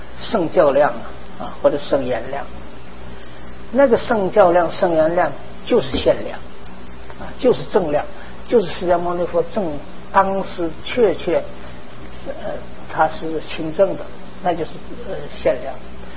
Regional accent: northern China, China; 但是我是北方人呐，想家呀，我是想故乡啊，

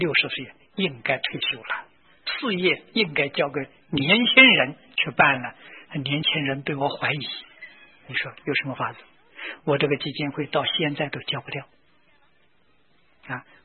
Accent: Taichung, Taiwan; 我是从台中出来的，我不能忘本啊！

